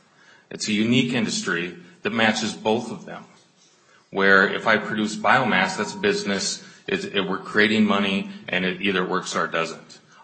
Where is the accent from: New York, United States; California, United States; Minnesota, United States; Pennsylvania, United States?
Minnesota, United States; For me, I'm a Minnesotan. I want to bring more industry to Minnesota.